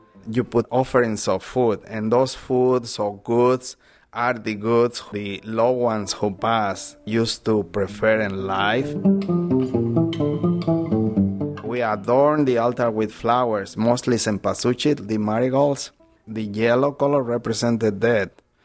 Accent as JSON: {"language": "English", "region": "Michoacán", "country": "Mexico", "moved": "yes", "lives_now": "Milwaukee, United States", "said": "I came from Central Mexico, the state of Michoacán. I've been in Milwaukee for 30 years."}